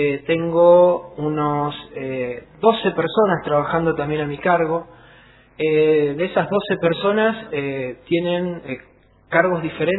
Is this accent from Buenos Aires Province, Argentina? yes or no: yes; Lomas de Zamora, Buenos Aires Province, Argentina; En la familia en que yo me crié, y en el barrio en el que yo me crié, yo soy de Lomas